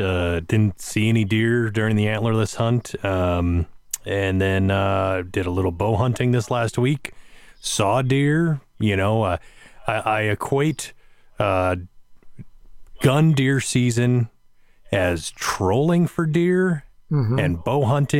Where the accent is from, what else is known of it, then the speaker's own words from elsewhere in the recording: Wisconsin, United States; Hey, we're from Wisconsin. We can have an opinion.